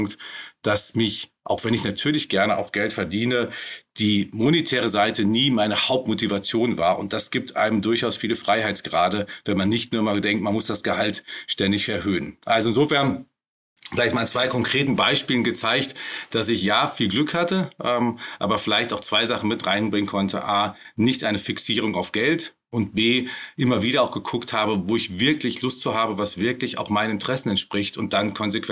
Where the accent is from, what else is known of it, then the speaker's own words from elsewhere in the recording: North Rhine-Westphalia, Germany; born there; bin ich im Sauerland geboren, in eine großartige Familie, wo man sich auch nicht viel Sorgen machen musste. Das muss man natürlich auch wissen, in einer Zeit, in der ich dann als Jahrgang 74 aufgewachsen bin